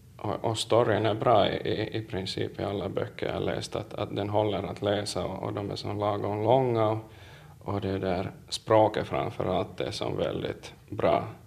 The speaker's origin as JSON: {"language": "Swedish", "town": "Jakobstad", "region": "Ostrobothnia", "country": "Finland", "said": "hemma i Jakobstad"}